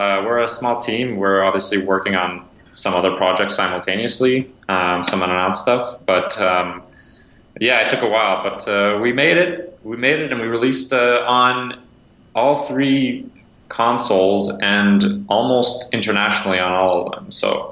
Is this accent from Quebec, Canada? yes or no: yes; Montreal, Quebec, Canada; Yeah, Montreal, though. I'm not from Toronto